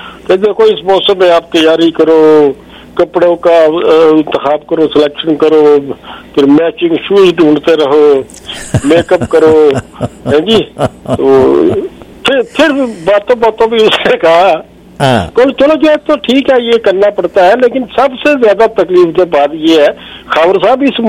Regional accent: Punjab, Pakistan; ہم بچپن میں دیکھا کرتے تھے, وہ آپ کو بھی یاد ہوگا پنجاب میں تو ہم کہا کرتے تھے

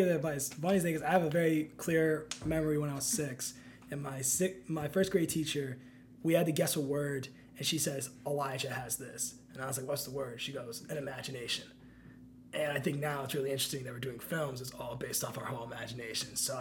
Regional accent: Providence, Rhode Island, United States; Like, growing up in Providence, like, it would be, like, you know, you have a bunch of, like, kids just living on, like, the block.

